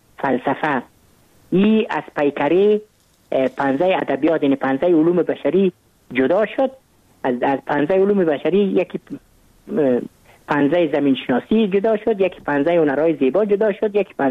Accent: Kabul, Afghanistan; born there; من متولد کابل هستم، در نایی اول کابل تولد شدیم.

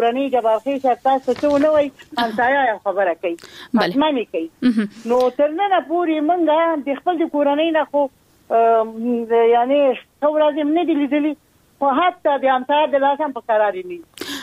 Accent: Afghanistan; مونږ افغانان یو دی افغانی په رسم و رواج باندې باید خپل حیثیت او ساتي.

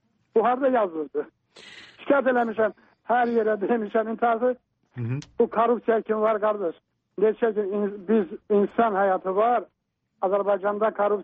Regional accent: Georgia; Deməli, mən özüm Gürcüstanlıyam.

